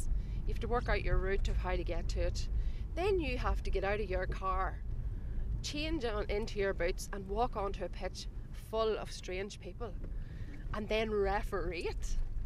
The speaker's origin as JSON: {"language": "English", "town": "Savile", "country": "Ireland", "said": "people would ask, where are you from? And I would say I'm from Savile."}